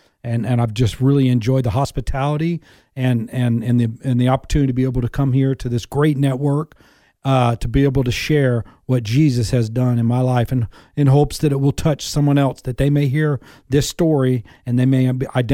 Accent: Dallas, Texas, United States; Well, I grew up in Dallas, Texas, in the late 70s, early 80s, and just a typical suburban life.

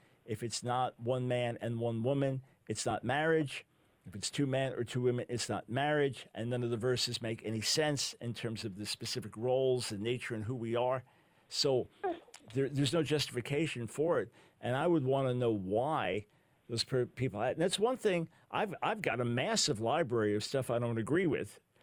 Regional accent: New York, United States; So I'm from New York.

